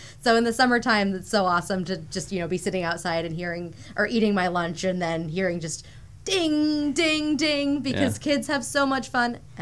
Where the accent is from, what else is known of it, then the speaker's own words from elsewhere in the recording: Maine, United States; growing up in Maine, have very distinct memories. My grandfather would help a buddy lobster fish off the coast of Port Clyde